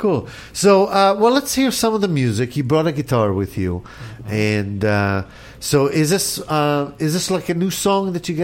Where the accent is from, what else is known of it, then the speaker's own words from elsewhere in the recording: Las Vegas, Nevada, United States; I mean, I did a lot of my growing up in Las Vegas, and that's a very transient place, you know.